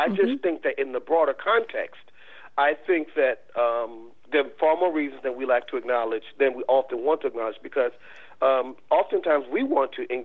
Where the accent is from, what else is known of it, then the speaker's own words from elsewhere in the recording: Chicago, Illinois, United States; I grew up on a block. I grew up in Chicago